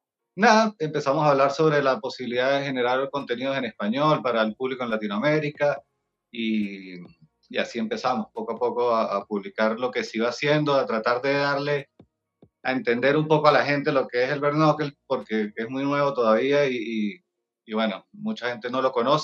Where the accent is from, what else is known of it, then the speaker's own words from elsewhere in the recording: Venezuela; now in Colombia; Yo soy original de Venezuela, estamos establecidos en Colombia